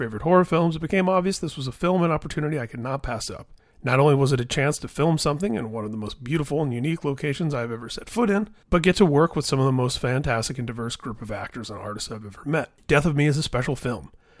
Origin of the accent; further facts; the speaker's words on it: Indiana, United States; now in California, United States; we're both fellow Midwesterners. I grew up in Indiana.